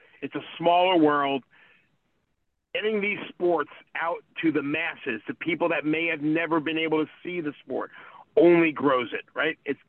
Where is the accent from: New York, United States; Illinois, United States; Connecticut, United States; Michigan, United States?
New York, United States; You know, I grew up in New York. It wasn't the popular sport.